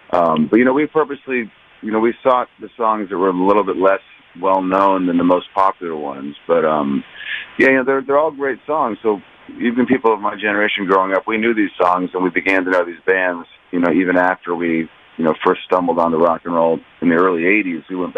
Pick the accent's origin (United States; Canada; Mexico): United States; California; not just because I'm from California